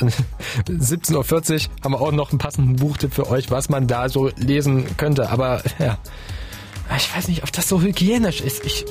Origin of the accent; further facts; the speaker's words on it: Jena, Thuringia, Germany; Ich bin nämlich einerseits sehr, sehr gerne in meiner Heimat, in Jena.